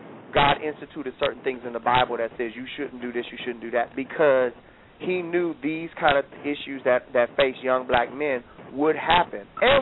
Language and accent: English; Detroit, Michigan, United States; Me growing up in Detroit